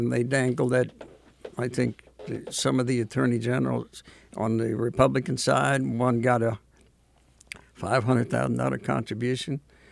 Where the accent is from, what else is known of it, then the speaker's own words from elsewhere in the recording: Kansas City, Missouri, United States; I grew up in the Westport area. We didn't know we were all poor because we were all in the same boat.